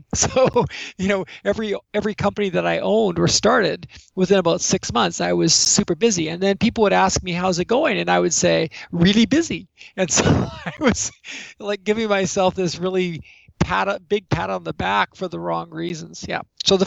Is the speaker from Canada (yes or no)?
yes; Canada; Canadians love Australia.